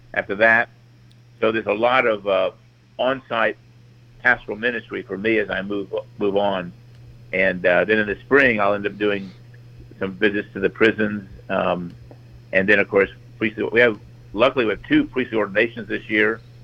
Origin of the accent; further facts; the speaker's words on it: Dallas, Texas, United States; And, of course, I come from Dallas that has a huge fundraiser every year